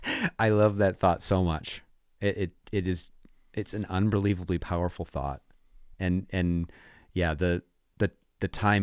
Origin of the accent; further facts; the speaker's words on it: United States; It was such a moment for me as an American of just feeling like it's warmth and like